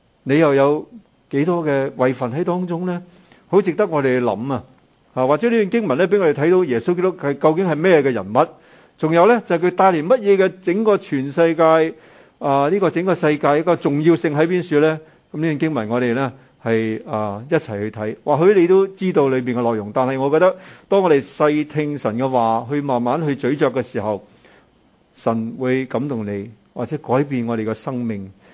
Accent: China; 我哋中国人咧啲孔家啊或者儒家嗰啲咧即系道理仲更加丰富啦

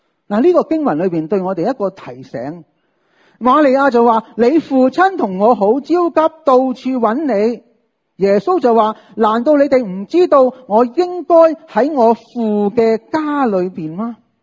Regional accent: China; 我哋中国人

